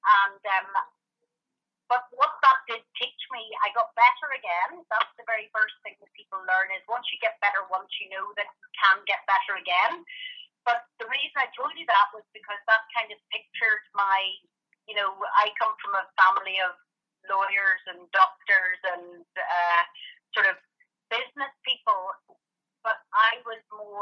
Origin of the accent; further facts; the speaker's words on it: Belfast, Northern Ireland, United Kingdom; I grew up in Belfast, yes. So I went to, my dad's an optometrist from Belfast and my mum was a solicitor in Belfast, and we grew up it's just outside the city centre in a wee place called Dunmurray.